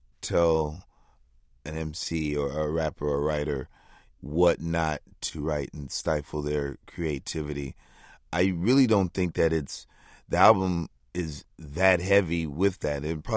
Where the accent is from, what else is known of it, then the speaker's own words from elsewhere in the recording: Queens, New York, United States; born there; And I was born in Hollis, Queens.